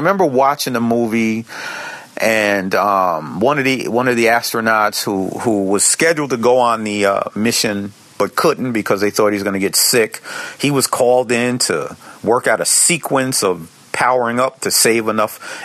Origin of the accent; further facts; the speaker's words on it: Peekskill, New York, United States; they were trying to prey on racial fears in of Peekskill residents, not knowing that in my hometown, I know that that's not an issue.